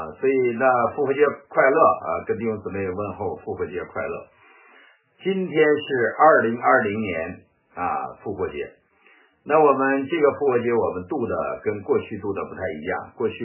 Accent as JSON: {"language": "Chinese", "country": "China", "lives_now": "United States", "said": "所以呢，美国人也不戴口罩啊，我们中国人戴了口罩。"}